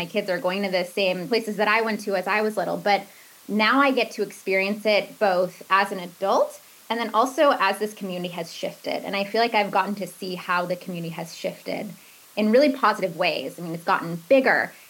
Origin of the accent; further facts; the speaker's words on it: Portland, United States; I grew up here in Portland.